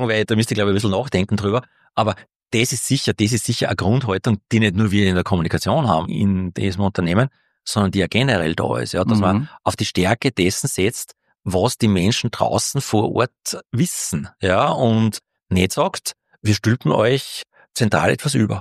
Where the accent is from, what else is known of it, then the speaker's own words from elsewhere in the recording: Austria; ich weiß als Österreicher